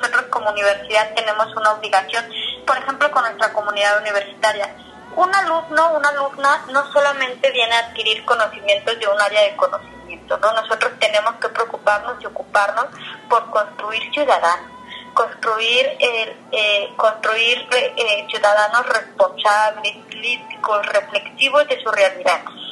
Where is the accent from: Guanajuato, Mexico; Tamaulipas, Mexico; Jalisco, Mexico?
Jalisco, Mexico; Guadalajara; now in Puerto Vallarta, Mexico; hay quienes venimos de Guadalajara y que nos volvemos vallartenses